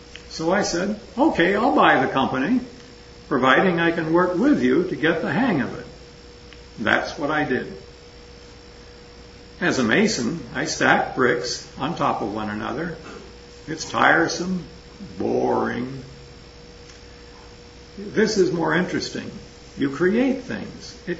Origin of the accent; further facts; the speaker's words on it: Italy; now in United States; I was a citizen, but I had to register as an enemy alien because I was from Italy.